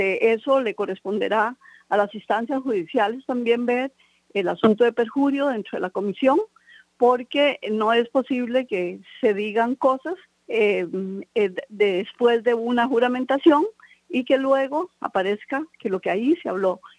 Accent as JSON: {"language": "Spanish", "country": "Costa Rica", "said": "todo eso como costarricense nos tiene que llevar a pensar"}